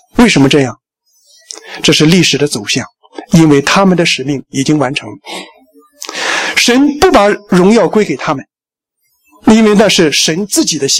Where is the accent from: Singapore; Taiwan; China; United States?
China; 那么我们中国人开始骄傲，非常骄傲，所以我们叫中国啊，我们是中心的国啊，我们的人是华人，是最漂亮的民族